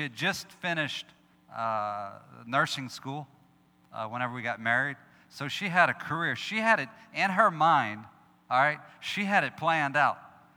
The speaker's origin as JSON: {"language": "English", "town": "Gonzales", "region": "Louisiana", "country": "United States", "tie": "born or raised there", "also_born_or_lived": "Russia", "said": "We served in Russia, as Hunter said, for about 14 years. We grew up in Gonzales, Louisiana. … I lived in Gonzales, but I don't know much Spanish."}